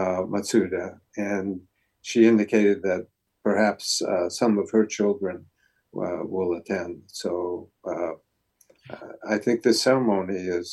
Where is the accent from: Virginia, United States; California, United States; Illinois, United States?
California, United States; Yes, I was sent, since I grew up in California, my family was sent to Poston, Arizona, and we spent the duration of the war in the concentration camp.